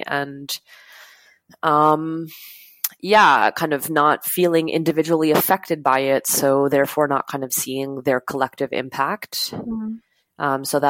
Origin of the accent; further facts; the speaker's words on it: Edmonton, Alberta, Canada; now in Montreal, Canada; I'm originally from Edmonton, Alberta. I'm working out of Montreal, Quebec.